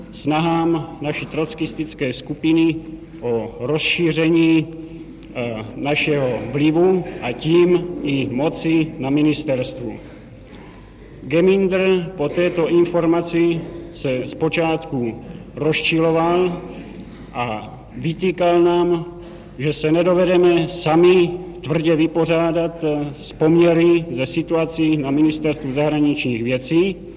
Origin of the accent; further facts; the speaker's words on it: Velké Meziříčí, Vysočina Region, Czechia; born there; now in Prague, Czech Republic; Ve Velké Meziříčí.